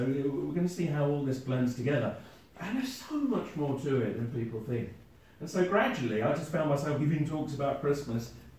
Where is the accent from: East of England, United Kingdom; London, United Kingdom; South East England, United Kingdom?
South East England, United Kingdom; Lewes; growing up in Lewes, with all the bonfire night